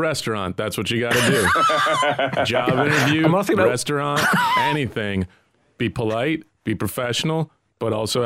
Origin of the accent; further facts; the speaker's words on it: United States; There is something I will say that, as an American, this feels like one of those similar things